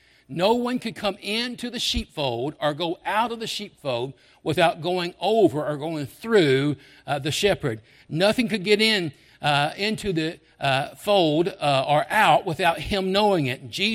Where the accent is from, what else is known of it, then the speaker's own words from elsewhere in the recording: Memphis, Tennessee, United States; And I grew up in Memphis. I'm from Memphis.